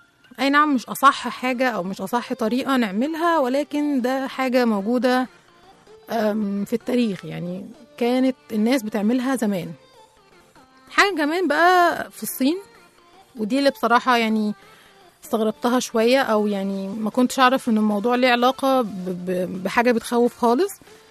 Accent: Egypt; لقيت أنه مش إحنا بس كمصريين يعني كنا بنخوف الأطفال من هم صغيرين

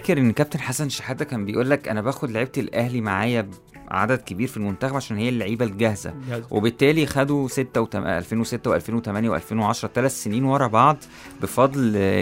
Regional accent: Egypt; انا هنا مصريين

